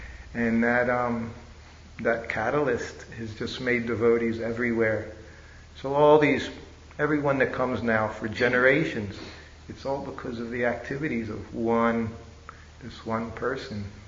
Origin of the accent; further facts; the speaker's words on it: United States; I met the devotees in Philadelphia. I'm an American boy.